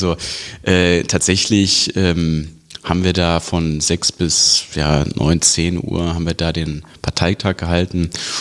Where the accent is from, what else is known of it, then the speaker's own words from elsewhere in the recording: Wiesbaden, Hesse, Germany; ich will auf jeden Fall zurück in meine Heimatstadt Wiesbaden